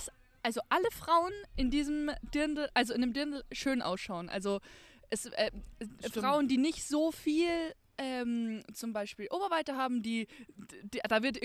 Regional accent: Munich, Bavaria, Germany; Ich bin praktisch Münchner Kindl in München geboren

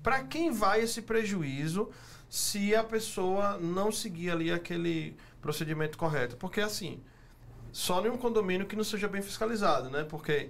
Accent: Sergipe, Brazil; Isso eu vou falar a nível do Sergipe lá, de onde eu venho, né? Hoje eu moro aqui, mas eu sou de lá.

